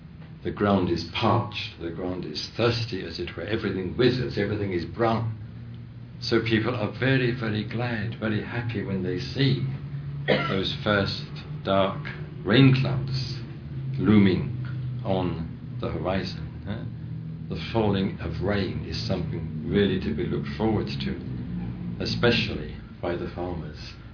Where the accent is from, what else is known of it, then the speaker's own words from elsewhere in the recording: England, United Kingdom; I was born and brought up in England, and though I've spent now more than 20 years in England, I still feel more at home in India than I do in England.